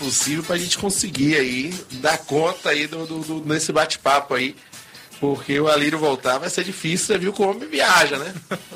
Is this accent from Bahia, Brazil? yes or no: yes; Bahia, Brazil; como eu sou baiano, vou pegar aqui um baiano